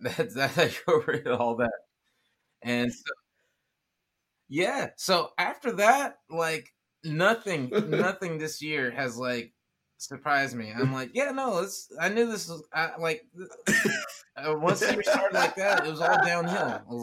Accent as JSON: {"language": "English", "town": "Oakland", "region": "California", "country": "United States", "tie": "born or raised there", "said": "I grew up here. I grew up in Oakland."}